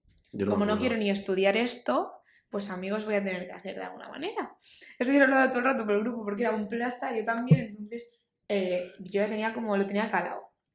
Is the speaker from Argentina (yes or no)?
no; Balearic Islands, Spain; Sí, y bueno, y eso, soy de Mallorca